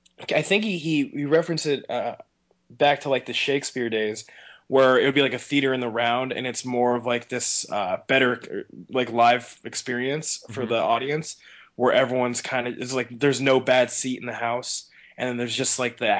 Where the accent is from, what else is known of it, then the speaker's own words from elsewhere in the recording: Erie, Pennsylvania, United States; I grew up in Erie, Pennsylvania. Majority of my life has been spent in Erie.